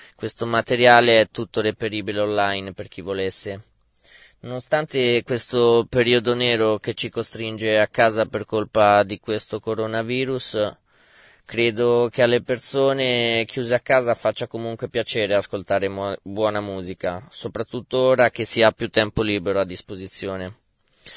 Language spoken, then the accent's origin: Italian; Ancona, Marche, Italy; ho 28 anni e sono d'Ancona.